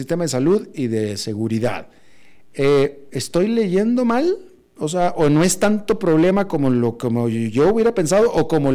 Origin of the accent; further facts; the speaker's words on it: Mexico; moved away; yo soy mexicano, pero no vivo en México